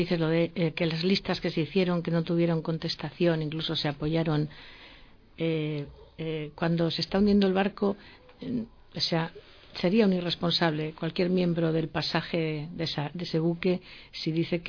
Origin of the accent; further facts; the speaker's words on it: Cantabria, Spain; Es que somos de Cantabria y recordamos la reconversión industrial en Cantabria